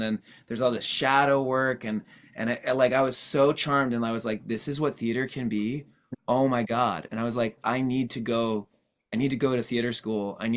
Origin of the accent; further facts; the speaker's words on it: Earlville, New York, United States; Well, so I grew up in this little town called Earlville.